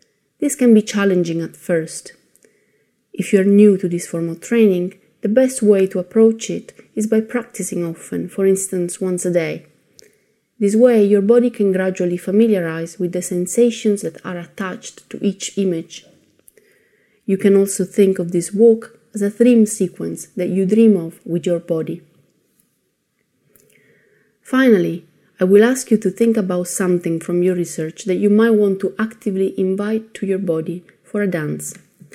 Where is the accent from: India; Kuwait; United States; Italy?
Italy; English is a second language; I'm from Italy.